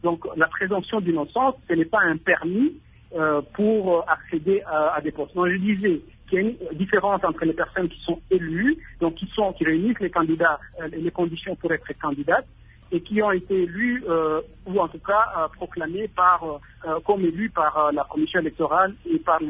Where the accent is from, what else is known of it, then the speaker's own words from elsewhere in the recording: DR Congo; je suis Congolais